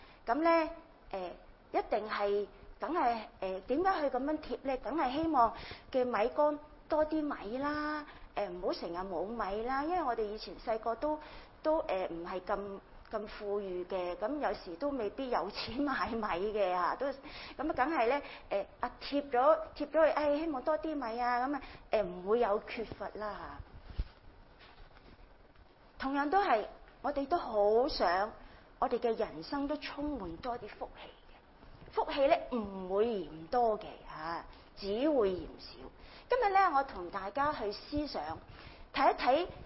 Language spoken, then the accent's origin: Cantonese; China; 琴先嗰五福咧就係我哋中國人通常都係我哋五福臨門啦